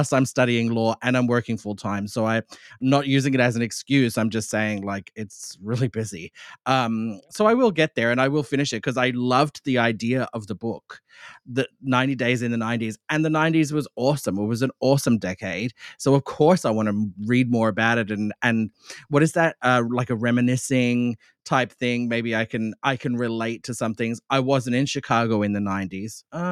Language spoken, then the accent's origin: English; Australia; I say it all the time. I'm Australian.